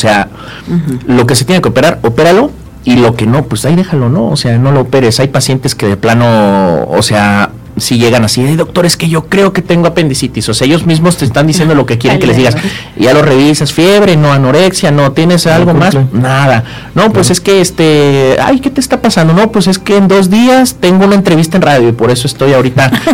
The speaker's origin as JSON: {"language": "Spanish", "town": "Tetecala", "region": "Morelos", "country": "Mexico", "said": "Yo, como soy de Tetecala, Morelos, pues es un pueblo."}